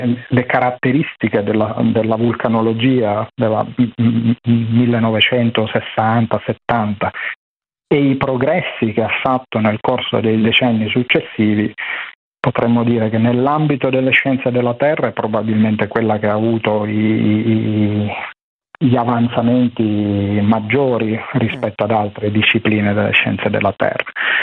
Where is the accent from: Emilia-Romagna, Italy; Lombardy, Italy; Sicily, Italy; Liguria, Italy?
Liguria, Italy; Genoa; Ma io sono genovese, però ho delle radici siciliane. Okay. Quindi io fin da bambino frequentavo la Sicilia perché mia mamma è siciliana.